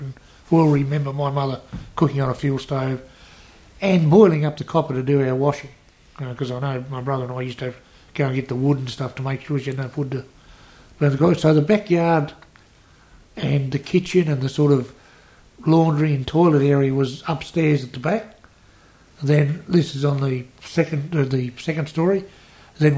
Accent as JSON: {"language": "English", "town": "Millers Point", "region": "New South Wales", "country": "Australia", "tie": "born or raised there", "said": "what binds us together is the fact that we grew up together in Millers Point. You know, I played football for Millers Point. I grew up there. I had a business in Millers Point."}